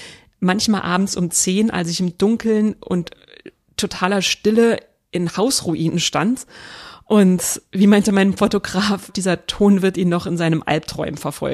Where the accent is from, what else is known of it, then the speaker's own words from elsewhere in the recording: Switzerland; now in California, United States; die Häuser hier in Kalifornien sind ja nicht wie bei uns in der Schweiz mit Backstein gebaut